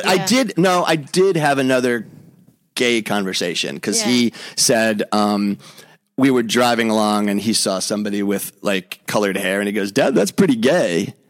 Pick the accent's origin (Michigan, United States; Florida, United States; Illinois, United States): Illinois, United States; Chicago; I'm from Chicago.